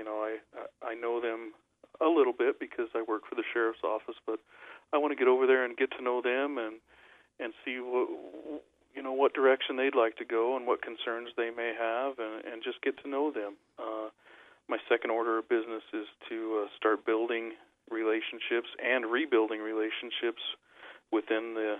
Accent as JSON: {"language": "English", "town": "Delta", "region": "British Columbia", "country": "Canada", "said": "As you probably know, I'm from Delta."}